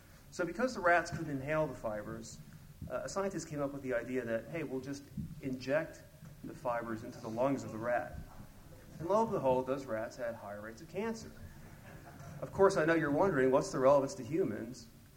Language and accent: English; Maryland, United States; this is no longer true in my home state of the People's Republic of Maryland